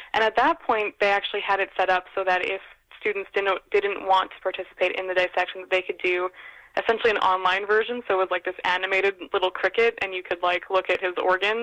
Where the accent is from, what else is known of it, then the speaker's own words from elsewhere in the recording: North Delta, British Columbia, Canada; I grew up in North Delta, which the community in North Delta is very Indo-Canadian.